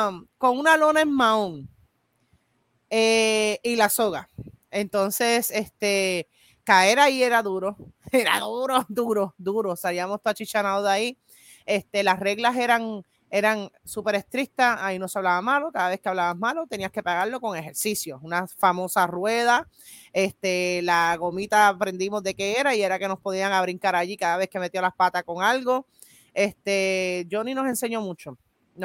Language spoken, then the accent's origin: Spanish; Cabo Rojo, Puerto Rico; also born or lived in Brooklyn, United States; Yo soy nacida en Estados Unidos, yo nací en Brooklyn, Nueva York, pero soy criada en Cabo Rojo, Puerto Rico.